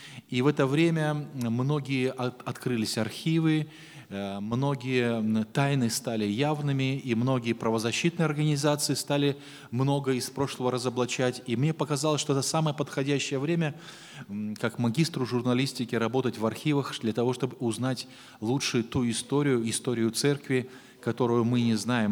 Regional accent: Saint Petersburg, Russia; born there; also born or lived in Moldova; now in Moscow, Russia; Я живу в Москве 25 лет. До этого я жил 25 лет в Молдавии, я родился в Ленинграде, в Санкт-Петербурге, и женившись, у нас был брак в 91 году, мы переехали в Москву

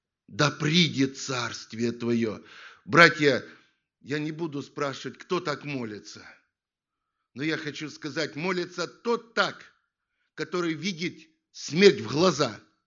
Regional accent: Bryansk, Bryansk Oblast, Russia; Ну, я сам из Брянска … служитель Брянской церкви.

